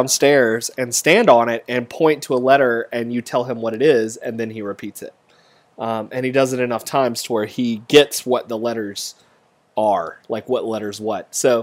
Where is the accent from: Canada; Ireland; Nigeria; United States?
United States; Tennessee; I don't know. I'm from Tennessee. I don't know where I get it from.